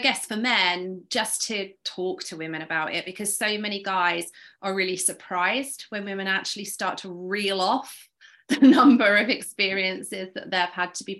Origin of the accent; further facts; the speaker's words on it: East of England, United Kingdom; I'm from Essex. Now I guess the Essex girl thing is known in America.